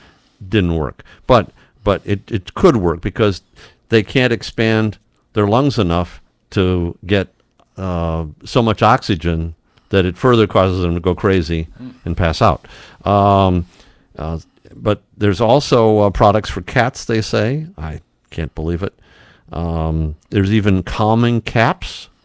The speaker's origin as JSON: {"language": "English", "town": "Detroit", "region": "Michigan", "country": "United States", "tie": "born or raised there", "said": "That's what I did for thunderstorms when I was 3 and 4 years old growing up in Detroit."}